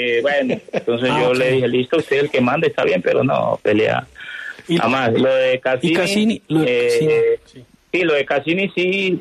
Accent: Argentina; siendo compatriota de él, siendo paisano, otro argentino

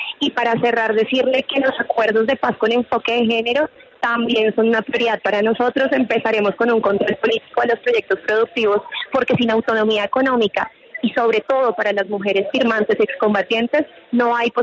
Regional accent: Colombia; 52% de nuestros habitantes somos colombianas, somos mujeres y no estamos representados en los escenarios de igual manera.

